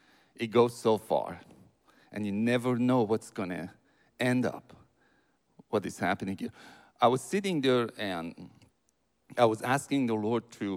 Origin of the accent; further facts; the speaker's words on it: Iran; Sometimes I say, hey, I'm from Iran. Please don't hold that against me.